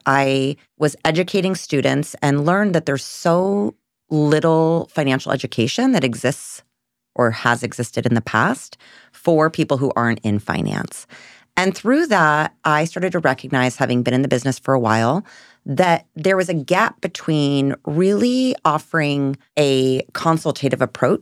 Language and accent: English; California, United States; now in San Diego, United States; Yeah, I grew up in Orange County and moved down here to get my undergrad at San Diego State.